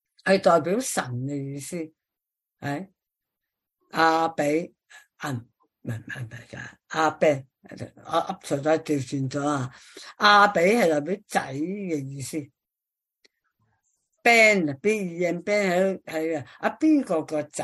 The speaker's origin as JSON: {"language": "Cantonese", "country": "China", "said": "好似我哋中国人都系啦，"}